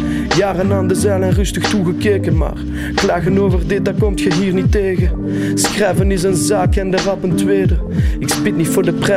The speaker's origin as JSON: {"language": "Dutch", "town": "Ganshoren", "region": "Brussels-Capital Region", "country": "Belgium", "tie": "born or raised there", "said": "Dan ben ik direct terug downtown gegaan. Groot geworden in Gansoren, in de sociale blokken."}